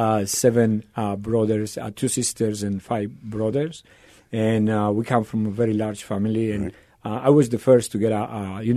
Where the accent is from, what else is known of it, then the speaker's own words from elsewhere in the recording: Colombia; I'm from Colombia originally in South America. And at the time when I was growing up, he was quite a huge figure.